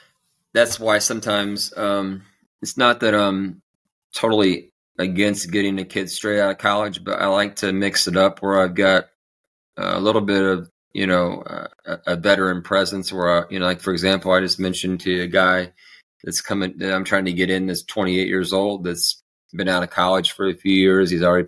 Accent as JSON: {"language": "English", "region": "Indiana", "country": "United States", "said": "the Indiana Pacers, which I'm from Indiana, so it's actually really nice to see the Pacers playing that style."}